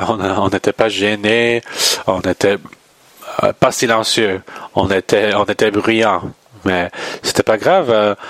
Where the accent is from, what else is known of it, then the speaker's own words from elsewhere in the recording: Irving, Texas, United States; Donc moi, j'ai grandi dans la vie de l'Église. J'ai grandi dans Irving, Texas. Il y a une très grande vie de l'Église là-bas.